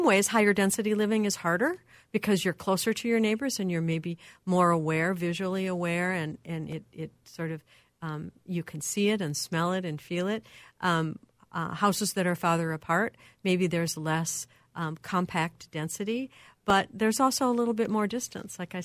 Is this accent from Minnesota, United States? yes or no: yes; Minneapolis, Minnesota, United States; I mean, I grew up in Minneapolis, in South Minneapolis, where we used to do block parties